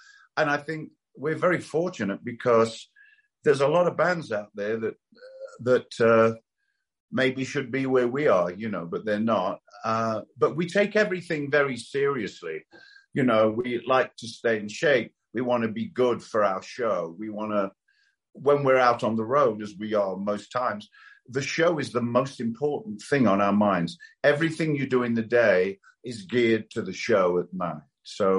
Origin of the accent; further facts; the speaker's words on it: Australia; we're an Australian band and we're very proud to be from Australia.